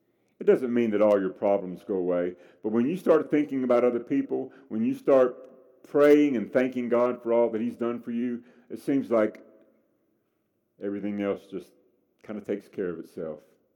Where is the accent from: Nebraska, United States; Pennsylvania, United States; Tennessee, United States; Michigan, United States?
Tennessee, United States; Nashville; I grew up in Nashville. They call it the home of country music.